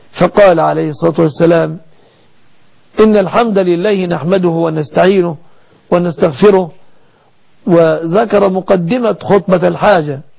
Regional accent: Egypt; بلادنا مصر

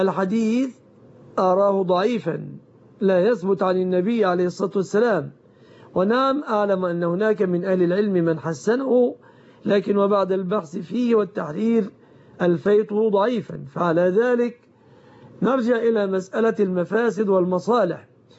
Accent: Egypt; بلادنا مصر

